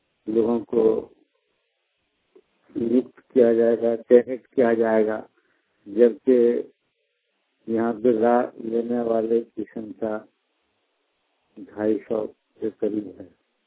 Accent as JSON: {"language": "Hindi", "region": "Jharkhand", "country": "India", "said": "ग्राम मलिया चौक, पंचायत कुशमारा, प्रखंड महागामा, जिला गोड्डा, झारखंड का निवासी हूँ।"}